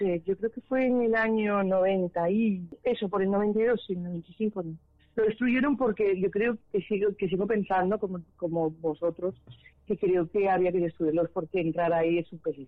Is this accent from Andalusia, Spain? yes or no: no; Galicia, Spain; aunque yo soy de Galicia, mi segunda patria es Guadarrama.